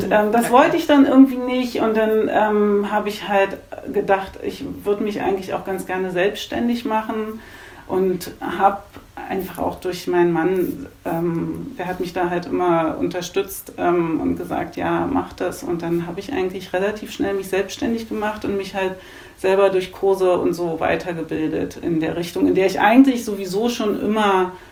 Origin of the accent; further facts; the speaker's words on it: Germany; weil ich komme von der Elbe. Also ich bin in so einem ganz kleinen Kaff aufgewachsen in der Nähe der Elbe.